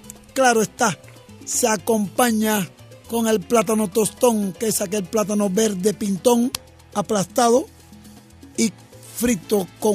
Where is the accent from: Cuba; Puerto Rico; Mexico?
Cuba; como se le conoce al bien nacido en mi tierra, la bella Cuba.